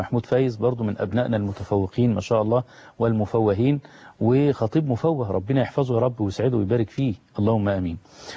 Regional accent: Egypt; بلدنا مصر

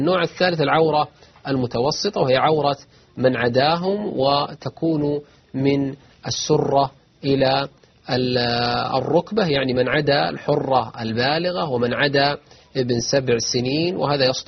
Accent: Najd, Saudi Arabia; كما هو الحال عندنا في نجد ما بين الشمال والجنوب قبلة

